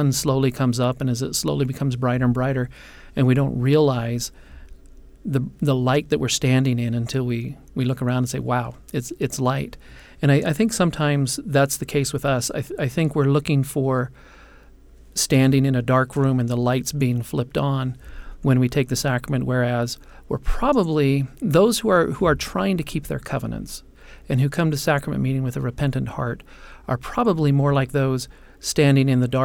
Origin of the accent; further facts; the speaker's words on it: Hawaii, United States; I grew up in Hawaii, and it was the practice then to be baptized on your birthday.